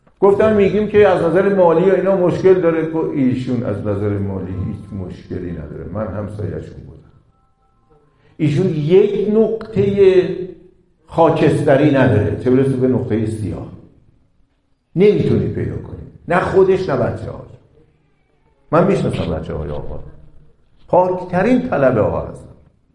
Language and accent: Persian; Iran; ما گاهی از وقت 30 سال پیش در خارج از کشور، در اروپا، آمریکا، اگه میپرسیدن بچه کجایی، میگفتیم ایران،